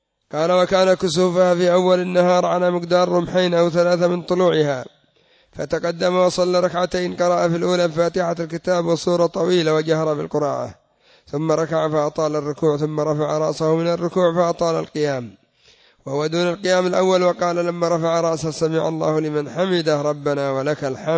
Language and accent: Arabic; Yemen; منهم عندنا في اليمن